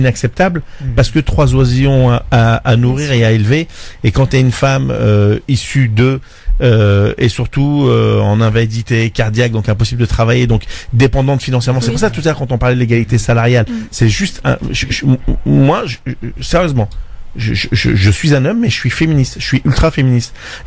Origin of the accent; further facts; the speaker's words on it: France; on n'est plus maghrébin, nous on est français.